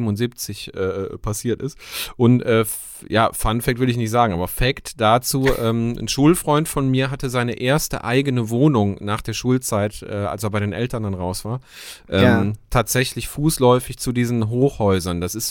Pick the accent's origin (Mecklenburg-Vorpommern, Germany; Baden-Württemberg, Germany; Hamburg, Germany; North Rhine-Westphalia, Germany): North Rhine-Westphalia, Germany; Elsdorf; also born or lived in Aachen; Ich bin aus Ihrefeld. Ja. Nee, und ich bin in Aachen geboren. Dann sind wir nach einem Jahr nach Elsdorf gezogen.